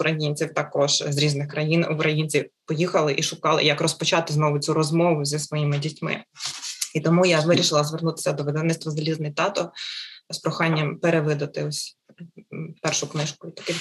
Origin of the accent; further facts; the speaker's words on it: Talne, Cherkasy Oblast, Ukraine; кажуть народною мовою тальнівською, звідки я родом